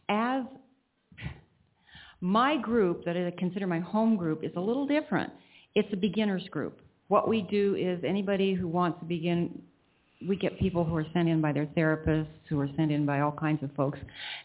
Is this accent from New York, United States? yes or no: no; San Francisco, California, United States; I'm from San Francisco, group 850.